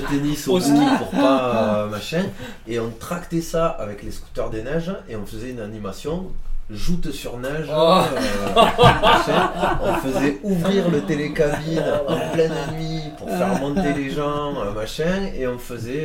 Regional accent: Balaruc, Occitanie, France; moved away as an adult; also born or lived in Chartreuse Mountains; J'ai passé donc mon enfance à Balaruc. Je suis parti à 20 ans dans le massif de la Chartreuse.

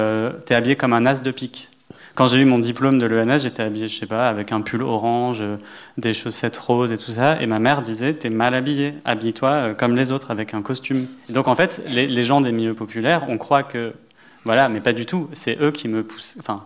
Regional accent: Grenoble, Auvergne-Rhône-Alpes, France; now in Paris, France; Moi, Grenoble, donc dans la campagne à côté de Grenoble.

